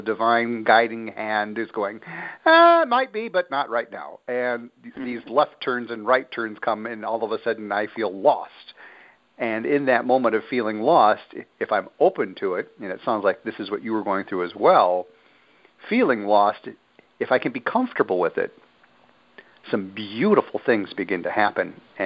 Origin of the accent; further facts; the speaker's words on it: Midwest, United States; now in Hawaii, United States; Well, living on the Big Island of Hawaii after being born and raised in the Midwest, I can empathize with, wait a minute, it's supposed to be cold.